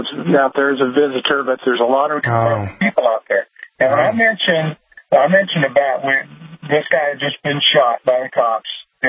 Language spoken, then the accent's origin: English; Texas, United States; I'm from Texas.